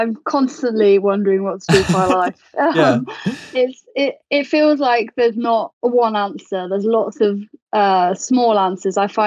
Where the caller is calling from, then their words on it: Nottingham, East Midlands, United Kingdom; Nottingham.